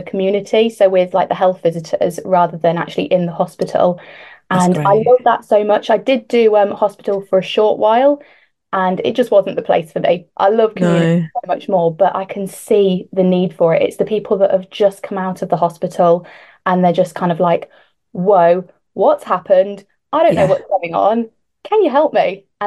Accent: East Midlands, United Kingdom; I am from Leicestershire, Nottinghamshire area. I'm pretty much like smack bang in the middle of Leicester and Nottingham, but in the middle of absolutely nowhere.

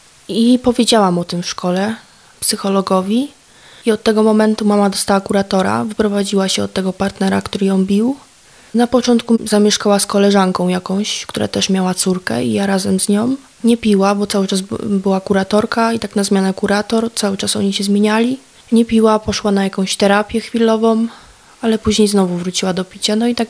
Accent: Wrocław, Lower Silesian Voivodeship, Poland; Pochodzę z Wrocławia. Od 4 roku życia mieszkałam z mamą.

